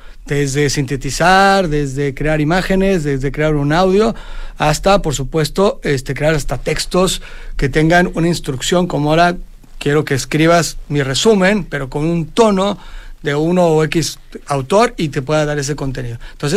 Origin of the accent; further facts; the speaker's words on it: Mexico; Soy mexicano.